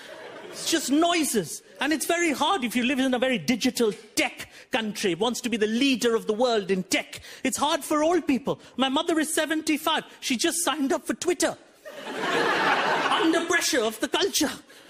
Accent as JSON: {"language": "English", "country": "India", "said": "But the only thing as an Indian person I value above corruption is being diminutive"}